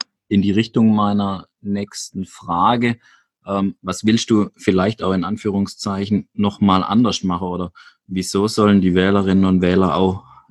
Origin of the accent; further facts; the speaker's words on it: Baden-Württemberg, Germany; Freiburg ist dann auch ein gutes Stichwort, also unweit ja auch meiner Heimatgemeinde.